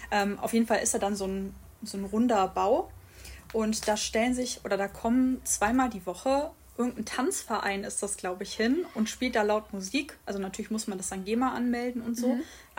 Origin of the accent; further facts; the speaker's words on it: Cologne, North Rhine-Westphalia, Germany; born there; bei uns in Köln, ich komme ja gebürtig aus Köln